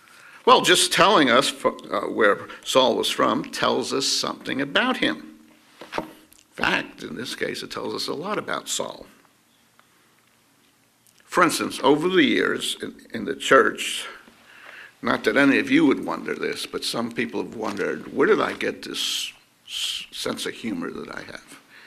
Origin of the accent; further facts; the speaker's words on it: New Jersey, United States; moved away; But just by my saying I'm originally from New Jersey, they will act like they totally understand my type of sense of humor, even though I haven't lived in New Jersey since 1969.